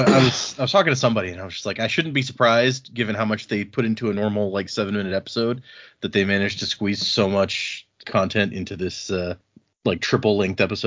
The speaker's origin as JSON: {"language": "English", "region": "Texas", "country": "United States", "said": "You know, we're from Texas."}